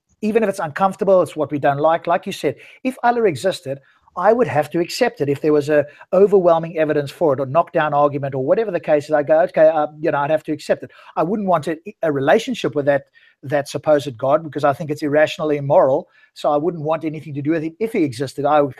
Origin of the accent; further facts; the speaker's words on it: South Africa; So I'm an atheist and I'm originally from South Africa. You might tell the accent.